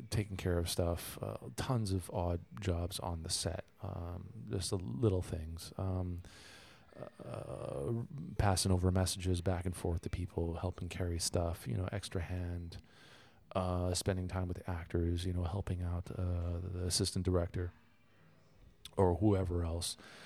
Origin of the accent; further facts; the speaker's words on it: Los Angeles, California, United States; moved away as an adult; now in Berlin, Germany; I'm from Los Angeles. And been in Berlin for about, on and off, for about 15 years.